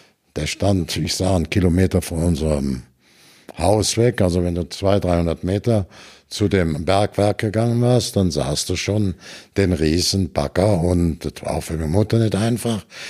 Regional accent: Brühl, North Rhine-Westphalia, Germany; Und ich bin in Brühl-Grohlwerk groß geworden.

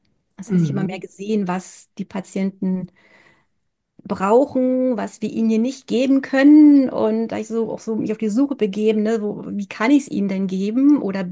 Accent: Neuruppin, Brandenburg, Germany; Ich lebe mit meiner Familie in Neuruppin, das ist nördlich von Berlin. Bin hier auch groß geworden

